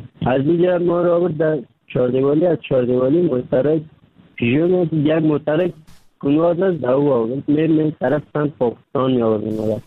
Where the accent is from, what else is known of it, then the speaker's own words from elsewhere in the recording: Kabul, Afghanistan; now in Turkey; اما از افغانستان آمدم، طرف پاکستان آوردم، آمدم از کابل آمدم